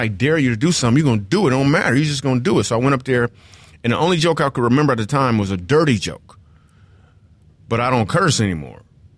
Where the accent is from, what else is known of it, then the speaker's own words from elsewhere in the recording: Grand Rapids, Michigan, United States; I was actually at a movie theater when I was 17 years old in Grand Rapids, Michigan, my hometown